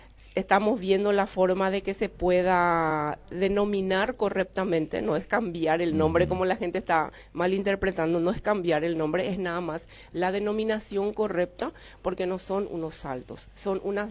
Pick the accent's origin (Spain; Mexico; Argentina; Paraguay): Paraguay; esos buenos anfitriones que somos nosotros los paraguayos